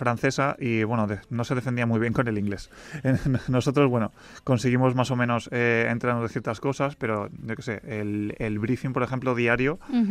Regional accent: Spain; nosotros somos los únicos españoles que la han hecho

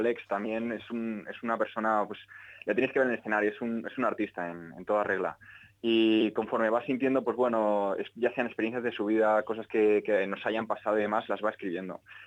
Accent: Community of Madrid, Spain; Edu y yo somos madrileños.

